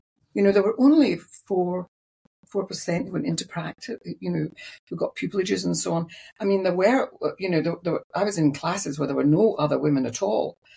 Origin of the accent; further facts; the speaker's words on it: Glasgow, Scotland, United Kingdom; I was brought up in Glasgow.